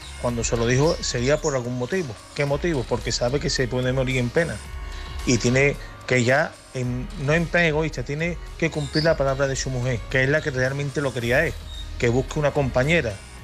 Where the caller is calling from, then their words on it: Seville, Andalusia, Spain; de Sevilla